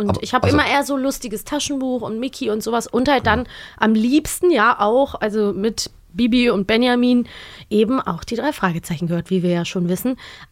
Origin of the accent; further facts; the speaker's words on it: Cologne, North Rhine-Westphalia, Germany; accent: Rhenish; ich komme ja übrigens aus Köln.